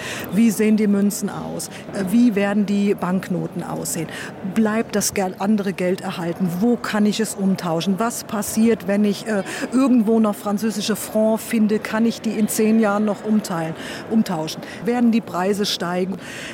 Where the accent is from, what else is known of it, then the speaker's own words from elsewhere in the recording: Germany; ich bin Deutsche